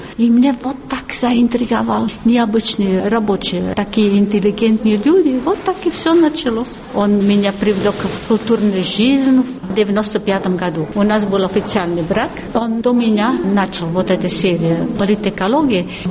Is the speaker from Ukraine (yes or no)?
no; Belgium; now in Moscow, Russia; Я сама из Бельгии.